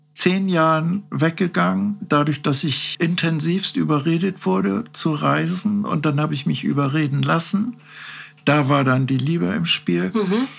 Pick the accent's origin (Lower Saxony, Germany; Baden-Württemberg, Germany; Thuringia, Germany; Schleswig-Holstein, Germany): Schleswig-Holstein, Germany; Schleswig; Ja, mich hat's in Süden verschlagen in meinem Leben. Ich komme nämlich ursprünglich aus Schleswig.